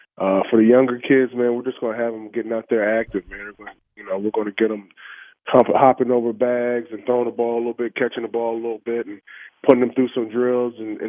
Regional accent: King George, Virginia, United States; I'm a kid from King George, Virginia. I went to Towson, you know, I never thought I would be here

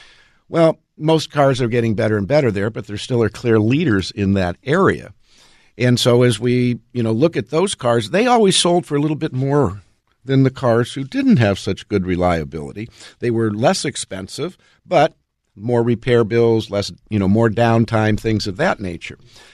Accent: California, United States; I grew up in Southern California, so we were always doing earthquake drills.

